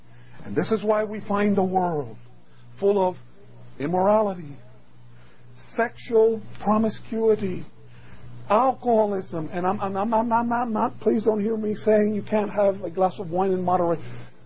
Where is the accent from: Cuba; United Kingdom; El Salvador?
Cuba; now in United States; I came from Cuba after Fidel Castro, and so we came in the early 1960s. Having come to this country, my parents wanted to give us, well, obviously, opportunity in a land where there was freedom and so on.